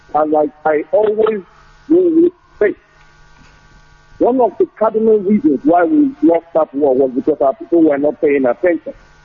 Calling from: Los Angeles, California, United States; I'm calling from Los Angeles.

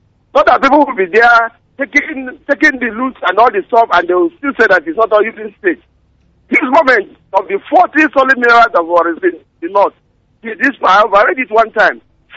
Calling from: Oba, Anambra, Nigeria; I'm from Oba, Anambra State.

